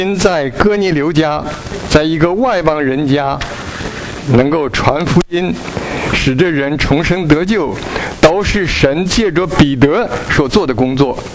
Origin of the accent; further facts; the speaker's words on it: China; moved away; 我是从大陆来的，上个世纪五十年代的后期，在中国人的讲话里边